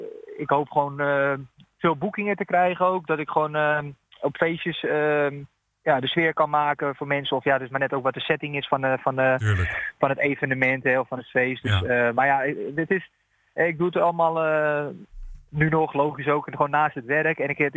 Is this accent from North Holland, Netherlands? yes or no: yes; Haarlem, North Holland, Netherlands; ik ben 34 jaar en ik kom dus uit Haarlem.